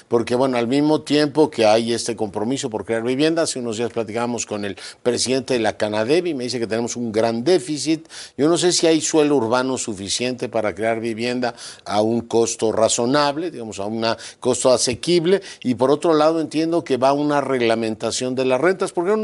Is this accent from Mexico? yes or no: yes; Condesa, Mexico City, Mexico; yo soy nativo de la Condesa